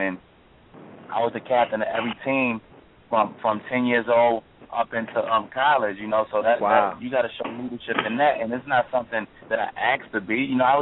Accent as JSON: {"language": "English", "town": "Harlem", "region": "New York", "country": "United States", "said": "I'm from Harlem and I'm a Leo."}